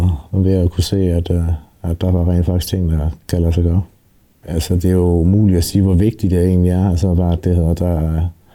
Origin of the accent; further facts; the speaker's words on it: Aarhus, Central Denmark Region, Denmark; now in Copenhagen, Denmark; og er født og opvokset i Aarhus, og bor i København